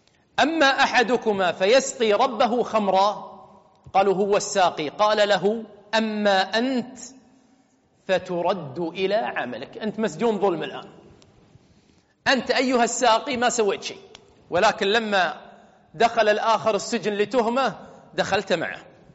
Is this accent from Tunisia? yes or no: no; Kuwait; عاد ما شاء الله عندنا في الكويت حنا على كيفك